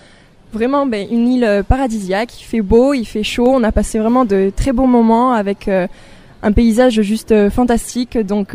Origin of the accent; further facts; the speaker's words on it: Bergerac, Nouvelle-Aquitaine, France; Je suis née à Bergerac. J'y étais aussi au lycée. J'y ai vécu pendant quasiment 20 ans. Et puis j'ai suivi donc mes études ensuite à Périgueux en licence de droit.